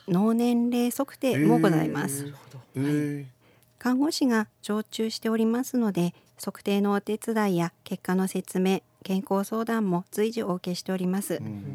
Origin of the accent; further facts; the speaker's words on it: Hokkaido, Japan; moved away as an adult; now in Aomori, Japan; 私は北海道で生まれ育ち、保健師として小さな町で働いていたんですが、ご縁があって10年前に青森市に引っ越し